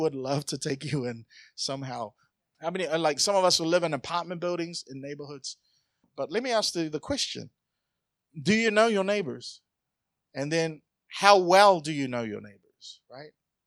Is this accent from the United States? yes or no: no; New Zealand; Remember growing up in New Zealand, in my neighborhood? My neighborhood changed over the years.